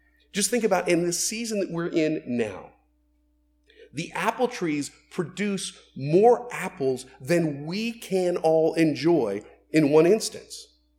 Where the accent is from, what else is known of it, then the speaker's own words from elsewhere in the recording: Florida, United States; I grew up in Central Florida. I'm an orange person. We don't get good oranges up here.